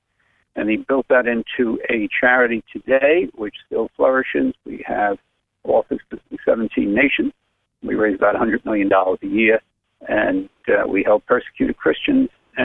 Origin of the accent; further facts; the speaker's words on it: Brooklyn, New York, United States; You know, when I was a kid growing up in Brooklyn, I was 17 years in the Catholic educational system.